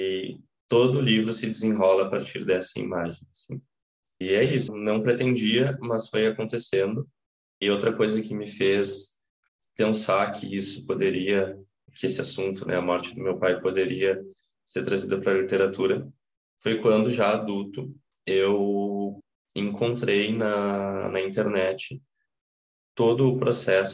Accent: Porto Alegre, Rio Grande do Sul, Brazil; O livro também ele é ambientado na Zona Sul de Porto Alegre, que é onde eu cresci.

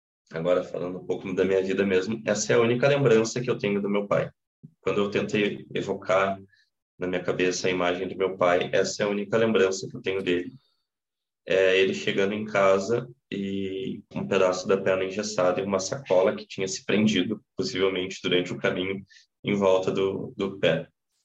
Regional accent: Porto Alegre, Rio Grande do Sul, Brazil; O livro também ele é ambientado na Zona Sul de Porto Alegre, que é onde eu cresci.

